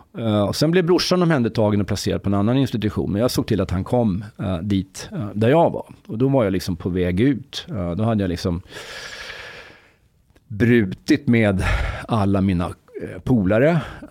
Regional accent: Sätra, Stockholm County, Sweden; born or raised there

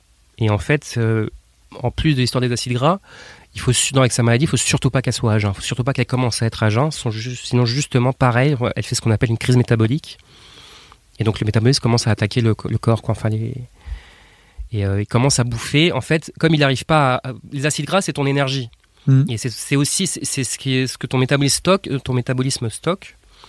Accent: Nantes, Pays de la Loire, France; born there; moi je viens de France, née à Nantes

